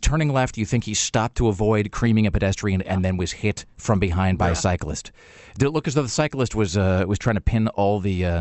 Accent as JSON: {"language": "English", "town": "Kennewick", "region": "Washington", "country": "United States", "tie": "born or raised there", "also_born_or_lived": "San Diego", "lives_now": "Portland, United States", "said": "we were trying to get from here to my hometown, which is a place called Kennewick, which is not like that far from here. And by the way, where I spent 18 years"}